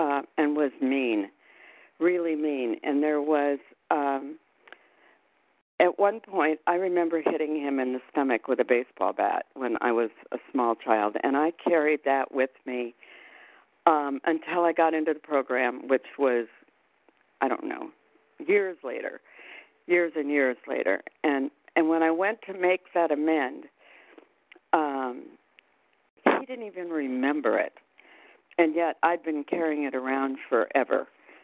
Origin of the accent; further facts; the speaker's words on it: Phoenix, Arizona, United States; I'm from Phoenix.